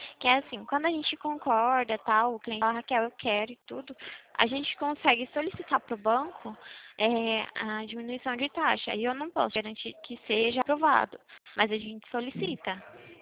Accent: Atibaia, São Paulo, Brazil; Não, eu sou de Atibaia, São Paulo.

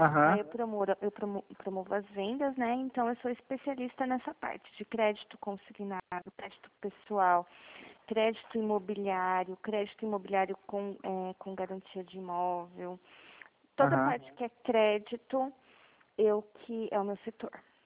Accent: São Paulo, Brazil; estou em São Paulo, isso eu sou de São Paulo.

